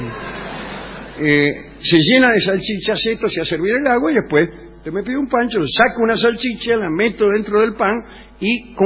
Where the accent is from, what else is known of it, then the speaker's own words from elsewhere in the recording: Caseros, Buenos Aires Province, Argentina; En mi pueblo, en Caseros, provincia de Buenos Aires